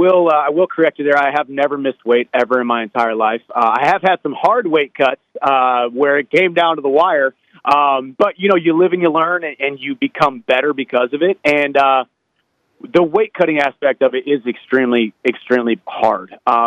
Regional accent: St. Louis, Missouri, United States; and then I'm a St. Louis Cardinals fan because I'm born and raised in St. Louis.

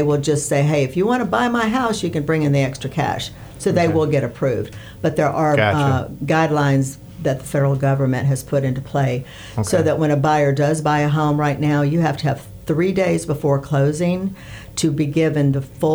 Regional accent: Massachusetts, United States; I come from Massachusetts where attorneys closed loans, and you would sit there and explain that mortgage.

